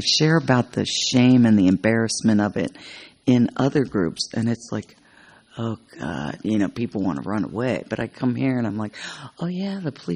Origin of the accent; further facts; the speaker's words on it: Houston, Texas, United States; from Houston.